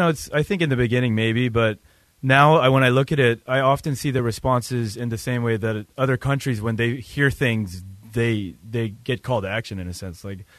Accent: United States; I'm an American, anything that would make an American uncomfortable

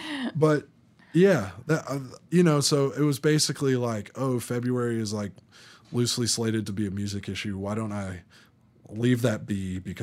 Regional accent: Atlanta, Georgia, United States; I was into country music growing up in Atlanta, Georgia.

